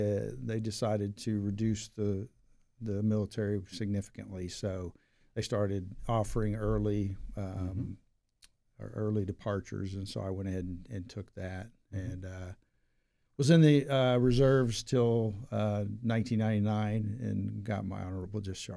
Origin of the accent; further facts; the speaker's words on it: Chattanooga, Tennessee, United States; I grew up in Chattanooga.